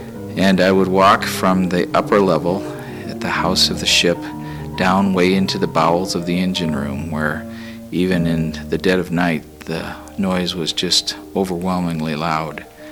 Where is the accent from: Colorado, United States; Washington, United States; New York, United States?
Washington, United States; Tacoma; I'm from Tacoma, Washington.